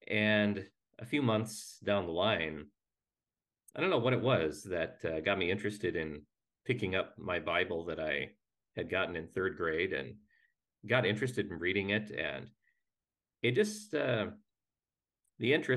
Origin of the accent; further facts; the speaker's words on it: Minnesota, United States; And I went through confirmation in my Lutheran church there in my hometown in Minnesota, and didn't really take much of it to heart.